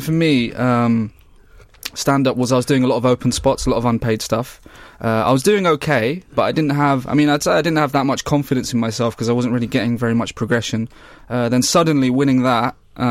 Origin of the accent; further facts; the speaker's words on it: Leytonstone, London, United Kingdom; East London.